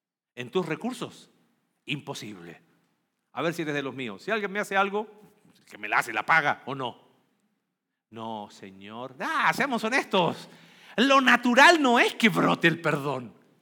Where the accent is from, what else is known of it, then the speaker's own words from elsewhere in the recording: Chile; Él es mexicano, yo soy chileno.